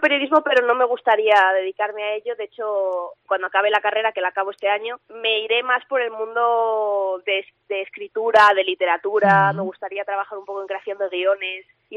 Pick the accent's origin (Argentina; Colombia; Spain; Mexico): Spain; León, Castile and León; moved away as an adult; also born or lived in Madrid; yo soy de aquí de León, pero me fui a estudiar a Madrid, periodismo.